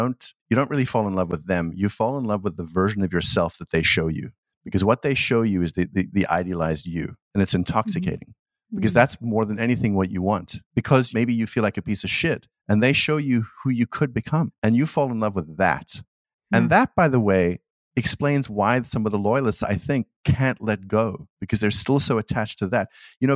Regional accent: South Africa; growing up in South Africa, there were a couple of weird ideas I got about myself.

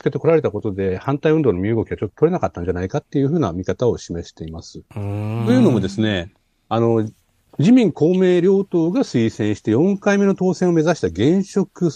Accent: Gunma, Japan; 私のふるさとの群馬県で起きてる

